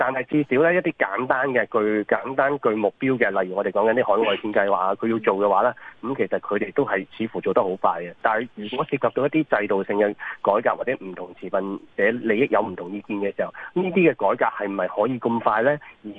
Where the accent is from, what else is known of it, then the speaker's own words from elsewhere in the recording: Macau; 真係我哋作為澳門人都有啲開心